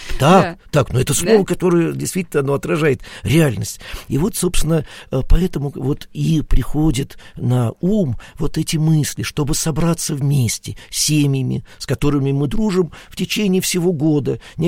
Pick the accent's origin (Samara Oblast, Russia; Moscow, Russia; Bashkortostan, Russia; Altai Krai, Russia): Moscow, Russia; мы жили, родились, выросли в Москве, учились в Москве, ну, в общем, как-то вся жизнь в Москве